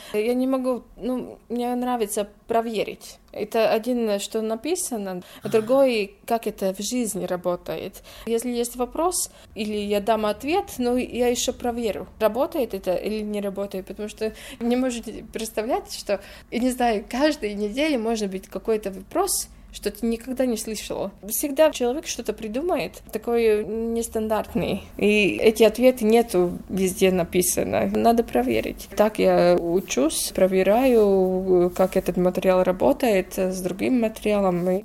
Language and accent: Russian; Sigulda, Sigulda Municipality, Latvia; В Сигульде. Я родилась и всю жизнь жила в Сигульде.